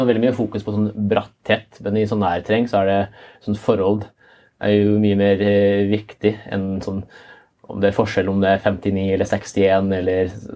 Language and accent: Norwegian; Trondheim, Trøndelag, Norway; Jeg var født i Trondheim. Jeg er jo egentlig trønder, det hører du helt klart.